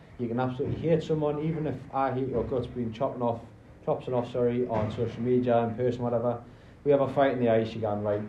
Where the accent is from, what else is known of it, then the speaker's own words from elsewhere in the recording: North East England, United Kingdom; I'm from north of Newcastle, a county called Northumberland.